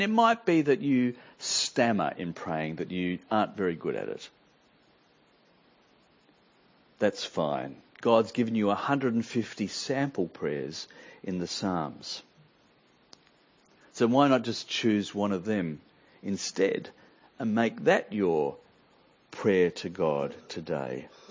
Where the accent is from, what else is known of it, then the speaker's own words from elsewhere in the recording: Australia; accent: Australian; And fearing that I'd be chucked out if they heard my Australian accent, I went.